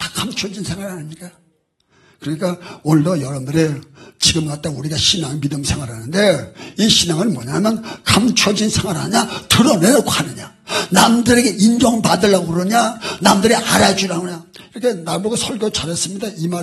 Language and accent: Korean; North Jeolla, South Korea; born there; 우리 어렸을 때 저는 초가집에 살았어요. … 초가집에서 태어났습니다. 전라북도 정월권태에 있는 증살리 초가집에 태어났는데 그 풀로 진 집이에요.